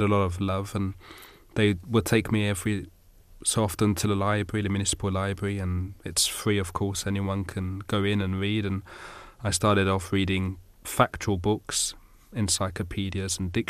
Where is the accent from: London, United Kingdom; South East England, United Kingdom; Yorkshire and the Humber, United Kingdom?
London, United Kingdom; I was born in Britain, raised in London. Both my parents spoke English, only English at home.